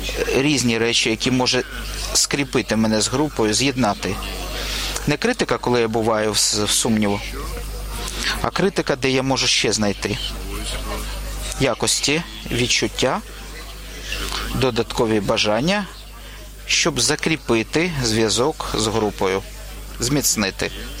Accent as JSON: {"language": "Ukrainian", "town": "Novosibirsk", "region": "Novosibirsk Oblast", "country": "Russia", "said": "Я з Новосибірська."}